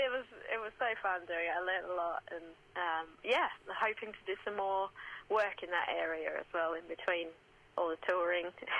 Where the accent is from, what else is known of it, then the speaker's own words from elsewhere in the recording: Western Australia, Australia; now in England; I'm from Western Australia, live in England, but I tour a lot all over, but a lot in the States now as well.